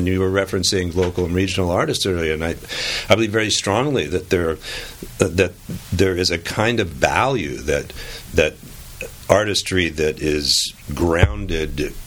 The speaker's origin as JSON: {"language": "English", "region": "West Coast", "country": "United States", "tie": "born or raised there", "said": "I grew up on the West Coast."}